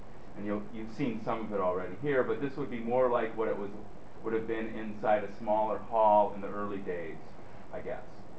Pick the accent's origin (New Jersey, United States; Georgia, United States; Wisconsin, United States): Wisconsin, United States; Madison; I grew up in Madison and went to Wisconsin